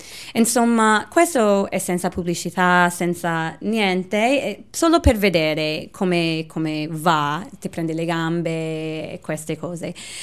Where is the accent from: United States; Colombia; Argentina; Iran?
United States; Los Angeles, California; Italian is a second language; Sì, io sono da Los Angeles, California, lontano lontano, e io ho pattinato tutto quando ero giovane.